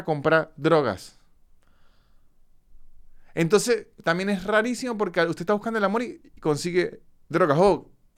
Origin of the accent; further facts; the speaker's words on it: San Cristóbal, Táchira, Venezuela; Es porque en Venezuela, al menos en San Cristóbal, de donde soy yo